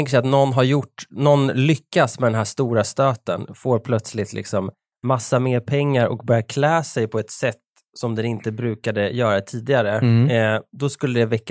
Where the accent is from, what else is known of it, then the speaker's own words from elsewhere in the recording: Nora, Örebro County, Sweden; Jag är då uppvuxen i Nora. Det är en kommun med 10 000 invånare. Och när jag bodde där tror jag att det var 4 000 i det man kallar för stan.